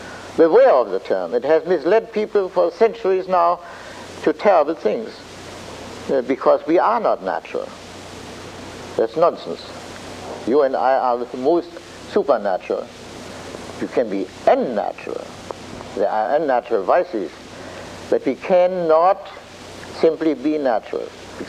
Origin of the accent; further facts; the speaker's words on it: United States; You are an immigrant from Germany, I am, and I am an American.